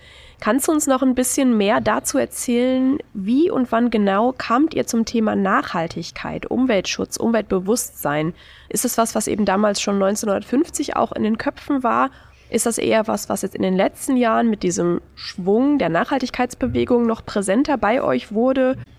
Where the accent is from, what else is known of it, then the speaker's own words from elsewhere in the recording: Düsseldorf, North Rhine-Westphalia, Germany; born there; du sprichst hier mit einem absoluten Großstadtkind. Ich bin in NRW geboren, in Düsseldorf, und seitdem habe ich eigentlich immer nur in großen Städten gewohnt.